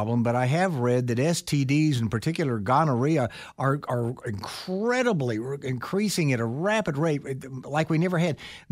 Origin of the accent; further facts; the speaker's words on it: Texas, United States; So I got interested in weather as a kid because I grew up in Texas with these big skies